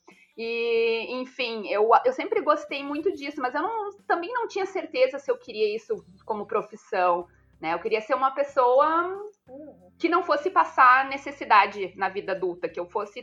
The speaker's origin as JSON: {"language": "Portuguese", "town": "Pelotas", "region": "Rio Grande do Sul", "country": "Brazil", "tie": "born or raised there", "also_born_or_lived": "Porto Alegre", "said": "Nasci em Porto Alegre, mas fui criada no interior. Morei em Pelotas durante 15 anos. Depois morei em Rio Grande, 3 anos. E aí, quando eu comecei a universidade, eu voltei para Porto Alegre e nunca mais saí."}